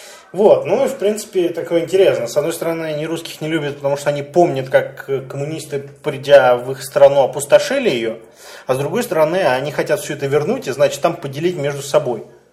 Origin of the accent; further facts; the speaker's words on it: Moscow, Russia; born there; Вот, я родился в Москве